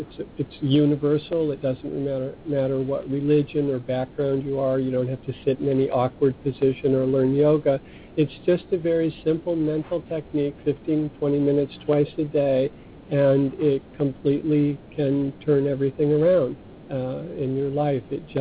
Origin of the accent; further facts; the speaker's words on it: Massachusetts, United States; So I grew up Jewish in Massachusetts. My mother was, 100% Italian.